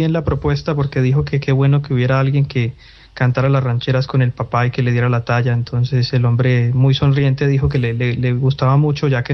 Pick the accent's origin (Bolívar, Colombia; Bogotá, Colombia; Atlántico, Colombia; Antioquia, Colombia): Antioquia, Colombia; Medellín; Yo soy de Medellín, Colombia, tengo 26 años.